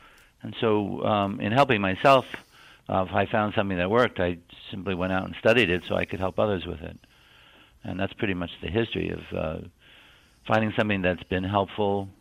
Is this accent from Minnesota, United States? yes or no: no; Pennsylvania, United States; Sure. I'm from Pennsylvania